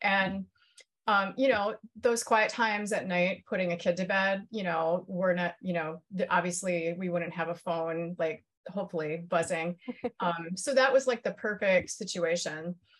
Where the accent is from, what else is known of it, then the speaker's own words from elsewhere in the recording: Huron, United States; So growing up in Huron, we had my parents, I remember them reading to us at night.